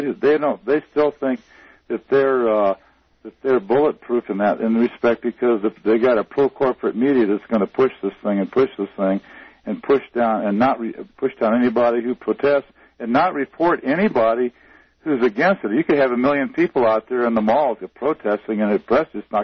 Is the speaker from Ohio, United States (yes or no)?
no; Springfield, Illinois, United States; I went back to the Midwest to my hometown of Springfield, Illinois, where only 22% in my county voted for a Democratic governor.